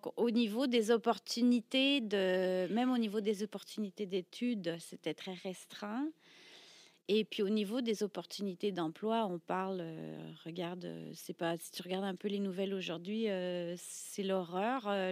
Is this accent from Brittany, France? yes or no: yes; Brittany, France; now in Montréal, Canada; J'ai déménagé à Montréal. OK, moi, j'ai grandi en France, en Bretagne